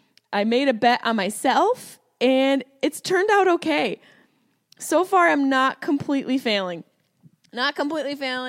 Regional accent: Syracuse, New York, United States; accent: Syracuse; I put on my hat, my sunglasses, my hat, my Syracuse accent came out.

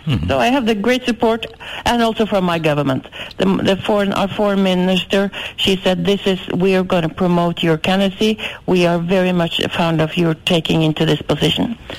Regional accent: Northern Norway, Norway; English is a second language; I'm from Norway, all the way north of in Norway.

